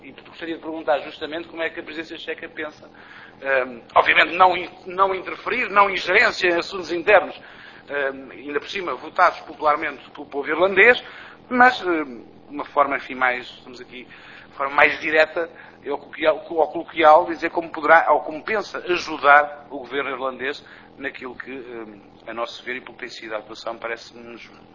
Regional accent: Luanda, Angola; born there; de Cabo Verde a Angola, onde eu nasci, aliás, Luanda.

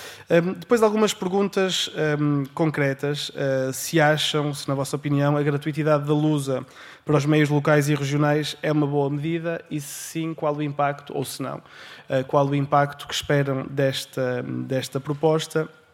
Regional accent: Norte, Portugal; eu venho do interior do Distrito do Porto, os problemas são bastante parecidos.

